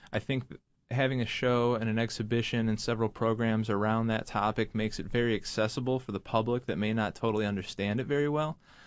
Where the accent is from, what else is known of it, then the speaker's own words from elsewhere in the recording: Detroit, Michigan, United States; I grew up in Detroit, so I knew there were artists